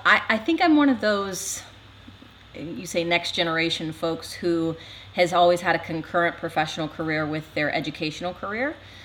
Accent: Ohio, United States; I'm not. I'm originally from the Southwest Ohio area.

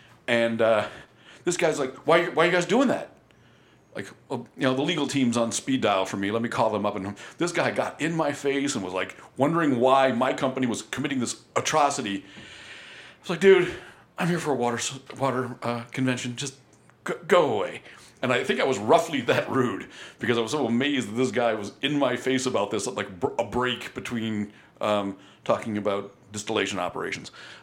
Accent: United States; As an American, that we're playing, you know, protect the ego of the president

